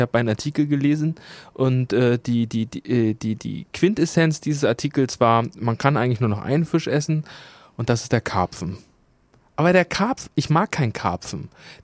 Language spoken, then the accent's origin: German; Berlin, Germany; Ich bin doch Berliner.